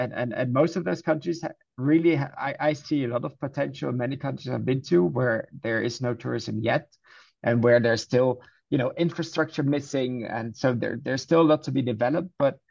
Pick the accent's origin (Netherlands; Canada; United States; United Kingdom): Netherlands; I'm from the Netherlands.